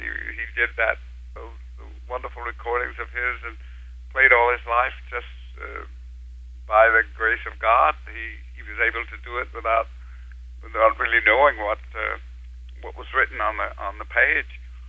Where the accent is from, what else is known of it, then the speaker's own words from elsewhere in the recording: San Francisco, California, United States; I grew up in San Francisco, and my dad, I don't know whether I mentioned, he was a wonderful singer